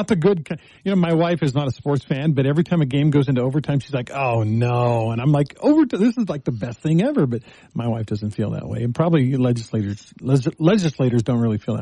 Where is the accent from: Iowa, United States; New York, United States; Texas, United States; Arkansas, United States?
Texas, United States; I'm actually from Texas. I lived about 40 miles from San Antonio.